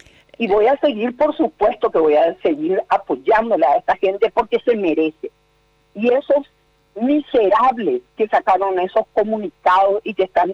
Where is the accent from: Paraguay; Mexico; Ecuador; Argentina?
Paraguay